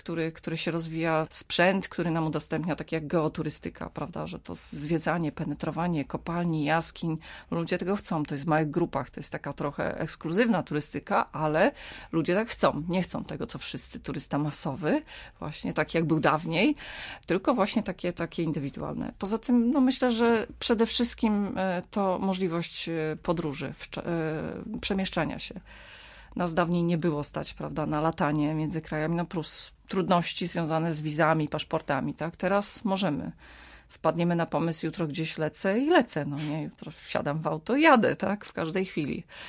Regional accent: Lubaczów, Subcarpathian Voivodeship, Poland; Tutaj ja dokładnie z Roztocza pochodzę, znaczy z pogranicza Roztocza, z Lubaczowa, nieopodal.

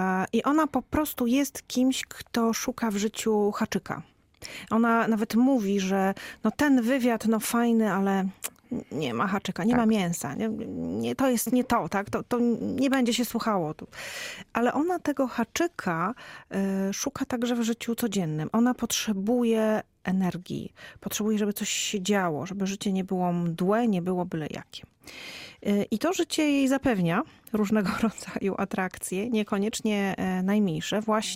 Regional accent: Koszalin, West Pomeranian Voivodeship, Poland; moved away as an adult; Ja jestem koszalinianką z urodzenia. Tam zdawałam maturę, wyjechałam z Koszalina na studia i nie wróciłam

